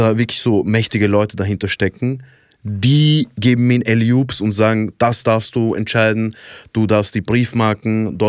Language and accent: German; Iraq; Ich komme ja ursprünglich aus dem Irak.